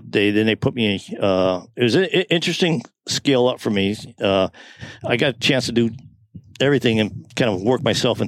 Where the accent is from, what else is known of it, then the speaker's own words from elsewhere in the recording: Tucson, Arizona, United States; born there; also born or lived in New Hampshire / Wisconsin / Alaska; I was born in Tucson, Arizona, so okay.